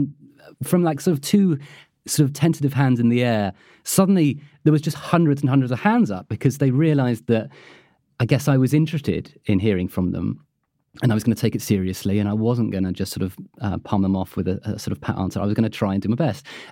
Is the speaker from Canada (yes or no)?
no; United Kingdom; And of course, being British, we're quite coy about toilets.